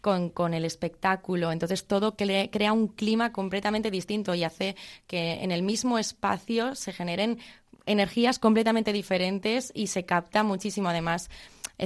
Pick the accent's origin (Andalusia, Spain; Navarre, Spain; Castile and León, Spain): Navarre, Spain; Pamplona; Yo soy de Pamplona, yo pues encantadísima, la verdad, muy contenta.